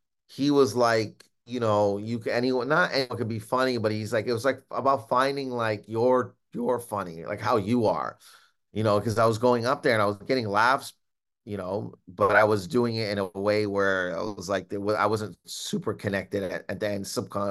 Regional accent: Windsor, Ontario, Canada; I went to a college called St. Clair College in my hometown, Windsor, Canada.

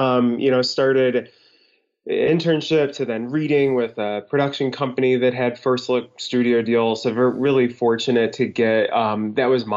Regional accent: Midwest, United States; moved away as an adult; I grew up in the Midwest, and film industry was just this mythical thing way out on the West Coast. And pretty much as soon as I finished undergrad, packed up my stuff and moved out

